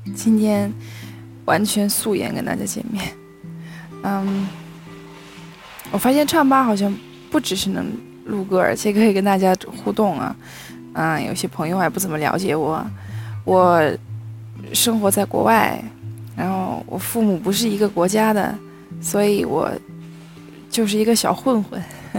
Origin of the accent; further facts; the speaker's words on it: Austria; accent: Austrian German; first language German; Chinese is a second language; 因为我从小说德语，然后这边欧洲的人都嘲笑奥地利的人说德语，就是像农民一样，我真的就是农民口音